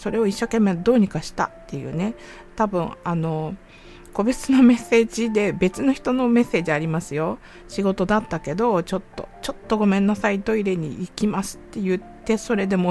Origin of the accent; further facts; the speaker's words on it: Kansai, Japan; accent: Kansai dialect; 私ちょっと関西弁出てますけど